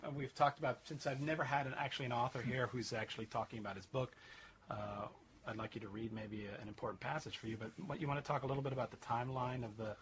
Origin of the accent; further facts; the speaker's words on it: Florida, United States; now in New York, United States; it's funny because I come from Florida, where that's the way they build things.